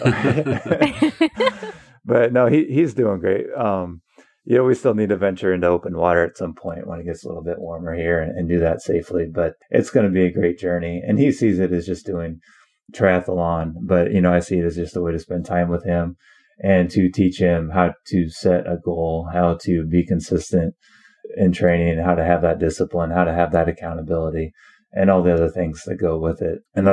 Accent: Iowa, United States; Like I said, we're both from Iowa. We've been familiar with the race or the ride, but we've never done it.

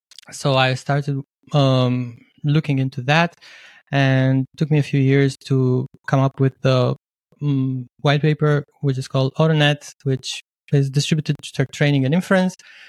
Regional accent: Bucharest, Romania; So my backstory, I grew up in Romania, all over the place, mostly Bucharest.

